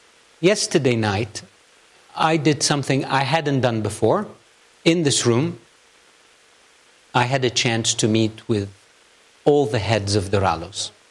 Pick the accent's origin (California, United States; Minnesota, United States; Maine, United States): California, United States; Los Angeles; It is good to be in my region, my personal region, and here in LA, my hometown.